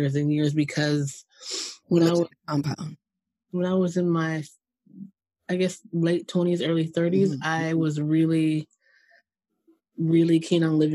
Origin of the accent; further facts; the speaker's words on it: New Jersey, United States; I grew up in Jersey.